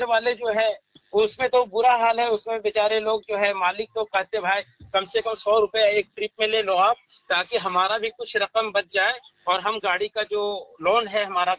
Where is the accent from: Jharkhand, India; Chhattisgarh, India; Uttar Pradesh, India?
Jharkhand, India; लेकिन मैं तो झारखंड गया, बहुत सारे लोग हमारे टीम के लोग भी गए